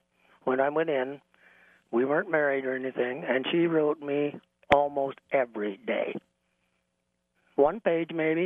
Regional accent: Iowa, United States; I'm from Iowa, and I've been through winters

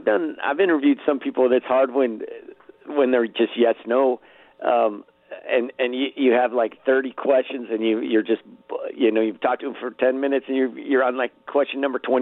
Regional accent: Reno, Nevada, United States; I grew up, when I was 13, my brother moved to Los Angeles. We grew up in Reno, Nevada.

